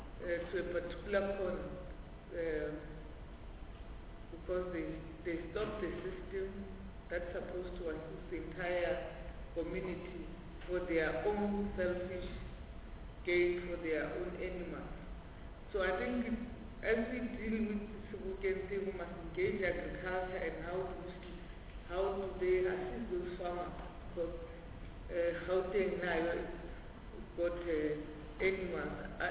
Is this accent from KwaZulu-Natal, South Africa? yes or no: no; Limpopo, South Africa; because I'm coming from Limpopo